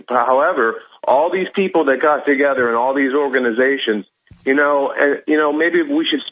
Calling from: Florida, United States; I'm calling from Florida, Alex.

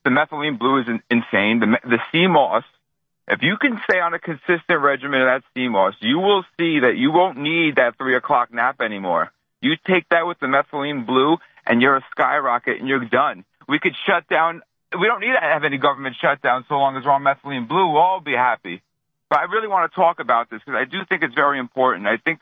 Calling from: Queens, New York, United States; I'm calling from Queens, New York, which is the home of our President Trump

